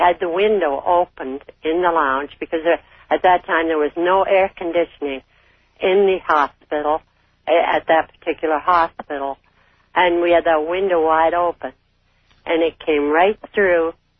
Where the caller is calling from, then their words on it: Canada; I'm calling from Canada.